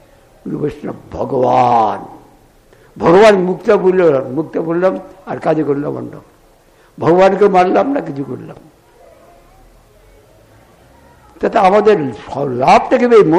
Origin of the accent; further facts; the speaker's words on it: India; born there; এটা সাধারণ জায়গা নয়, ভারতবর্ষ, এটা ভারতবর্ষ, ভারতবর্ষতে যেটা রয়েছে সেটা অন্যত্র নাই। সেই জন্য আমাদের সৌভাগ্য যেখানে আমাদের জন্ম হয়েছে